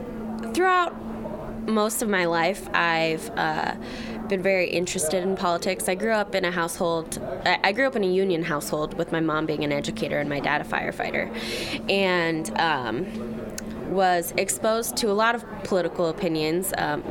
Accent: Ottumwa, Iowa, United States; also born or lived in Fort Wainwright, Alaska; So I was born and raised in Ottumwa. Well, actually, I was born up in Fort Wainwright, Alaska, when my dad was in the Army, but then moved to Ottumwa shortly after and was raised there my whole life.

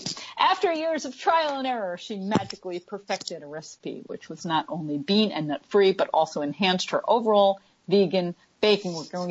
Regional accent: New York, United States; accent: New York; You're hearing my New York accent come out.

